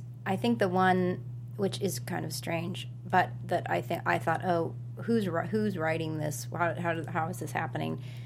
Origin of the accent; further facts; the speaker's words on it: California, United States; No, I'm from California.